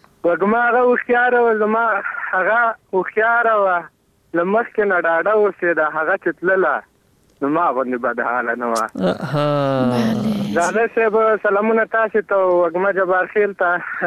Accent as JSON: {"language": "Pashto", "region": "Laghman", "country": "Afghanistan", "said": "موږ لغمانی یو"}